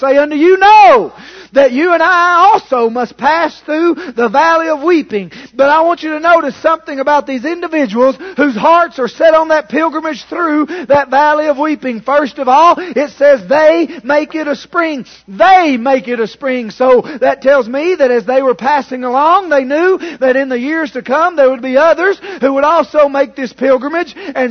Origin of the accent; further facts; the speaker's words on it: Kentucky, United States; I grew up in Letcher County in eastern Kentucky.